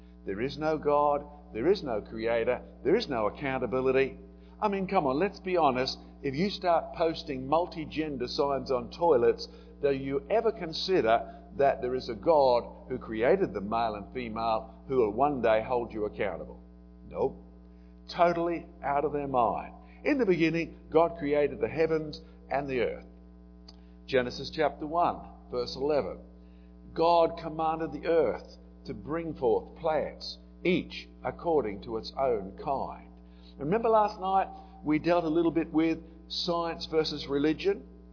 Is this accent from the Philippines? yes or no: no; Australia; moved away; I couldn't do much about my accent, but I could sort of drop out very Australian phrases and very Australian words